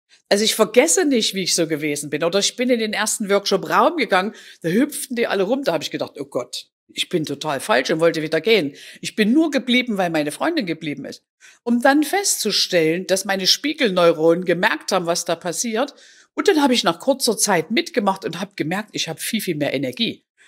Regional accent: Taura, Saxony, Germany; Es gibt einen Moderator aus Taura, das ist meine Heimatstadt

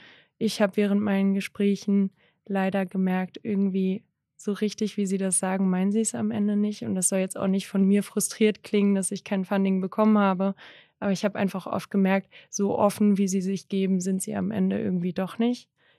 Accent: Berlin, Germany; ich bin in Berlin aufgewachsen, einer der liberalsten Städte Deutschlands

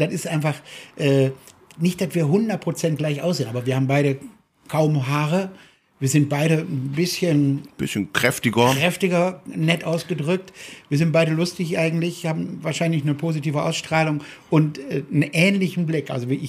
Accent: Duisburg, North Rhine-Westphalia, Germany; meine Eltern kamen ja beide aus Bayern, wir sind mitten in Duisburg groß geworden mit bayerisch sprechenden Eltern und bayerischer Musik.

